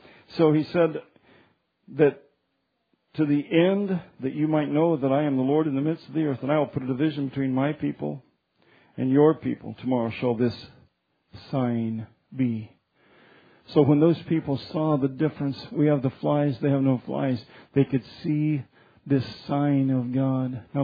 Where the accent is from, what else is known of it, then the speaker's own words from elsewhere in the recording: Commerce City, Colorado, United States; Evidently, I was growing up in Commerce City.